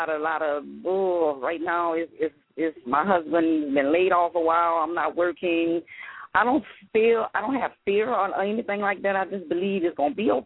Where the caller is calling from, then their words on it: Houma, Louisiana, United States; I'm calling from Houma.